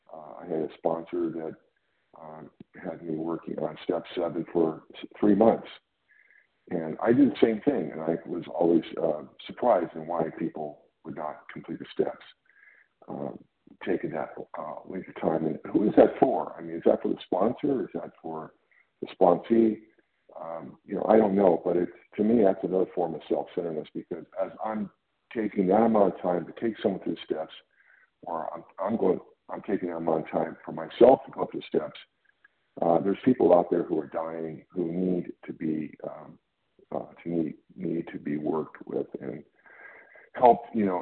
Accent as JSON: {"language": "English", "region": "California", "country": "United States", "said": "I'm from California."}